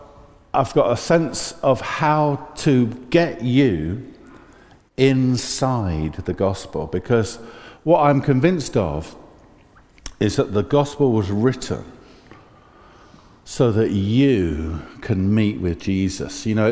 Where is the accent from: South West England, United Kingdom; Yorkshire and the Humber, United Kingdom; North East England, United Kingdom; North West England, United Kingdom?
North East England, United Kingdom; Newcastle; I'm from Newcastle.